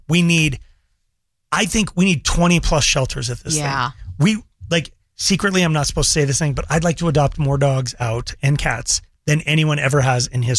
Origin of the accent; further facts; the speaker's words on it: Longmont, Colorado, United States; Longmont Humane Society, my hometown.